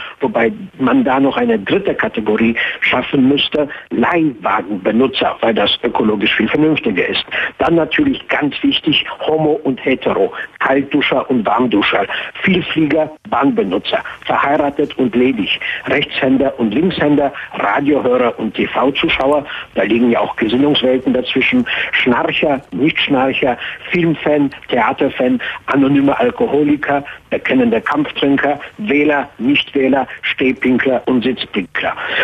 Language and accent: German; Cologne, North Rhine-Westphalia, Germany; Ich bin ja in Köln groß geworden